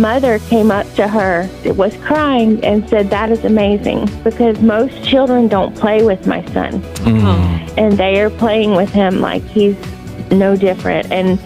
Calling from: Georgia, United States

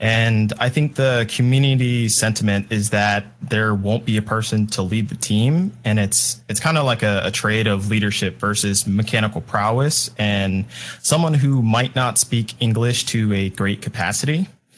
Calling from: Los Angeles, California, United States; What's up? Sunny Los Angeles.

